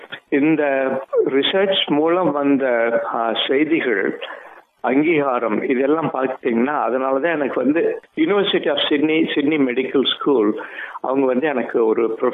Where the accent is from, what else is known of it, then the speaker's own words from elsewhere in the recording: Tamil Nadu, India; born there; நான் பிறந்தது தமிழ்நாட்டுல ஒரு சின்ன கிராமம்.